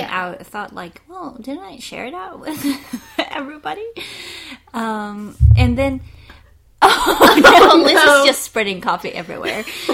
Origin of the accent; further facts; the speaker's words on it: Norrköping, Östergötland, Sweden; But we started off in my hometown, where I used to live in Norrköping